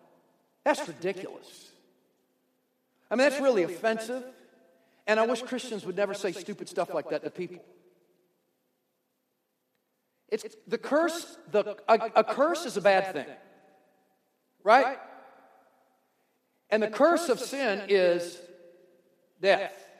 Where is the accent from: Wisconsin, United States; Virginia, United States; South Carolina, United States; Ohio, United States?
Virginia, United States; Hampton; But I grew up in Hampton, Virginia